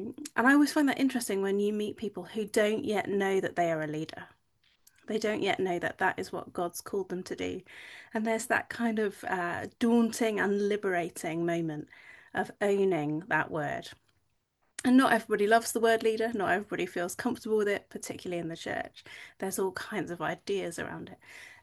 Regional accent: New Zealand; now in United Kingdom; so I grew up in New Zealand where everyone had a bit of a can-do attitude, and when we came to England I found lots of people who were just a little bit more passive

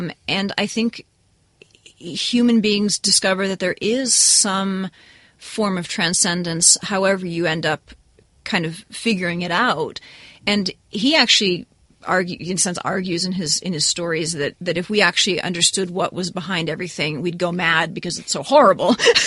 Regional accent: New England, United States; This is where I grew up. I'm from New England, with strange monsters and things, and.

